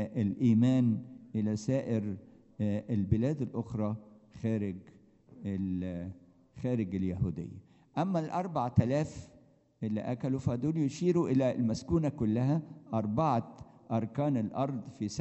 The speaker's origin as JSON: {"language": "Arabic", "country": "Egypt", "said": "إحنا كمصريين يعني سلالة الفراعنة"}